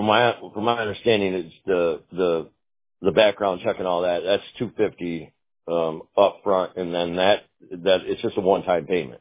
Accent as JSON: {"language": "English", "country": "Ireland", "said": "Last night was a tough night. I'm Irish, so it was a long night."}